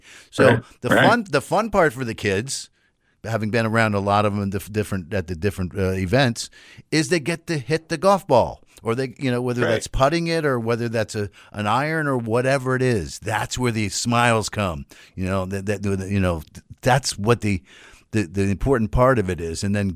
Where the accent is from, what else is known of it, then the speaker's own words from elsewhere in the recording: Washington, District of Columbia, United States; My hometown is Washington D.C., which has it's the city of Washington, which is not a state